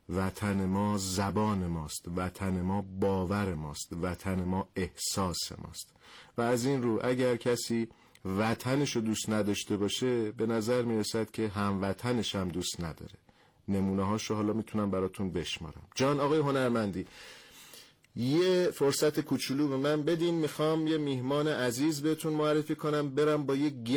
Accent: Iran; ما همه ایرانی هستیم

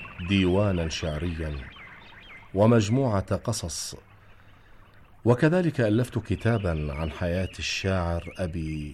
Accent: Najaf, Najaf Governorate, Iraq; ولدت في النجف الأشرف عام 1320 للهجرة، ونشأت بها على أبي المرحوم

